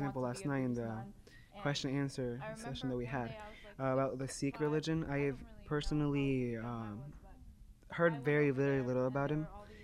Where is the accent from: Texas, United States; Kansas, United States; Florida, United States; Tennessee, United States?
Florida, United States; Brandon; I am from Brandon, Florida. I am Roman Catholic.